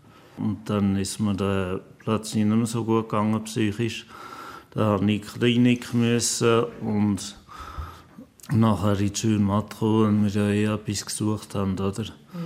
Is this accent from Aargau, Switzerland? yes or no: yes; Holderbank, Aargau, Switzerland; Ich bin in Holderbank aufgewachsen im Aargau.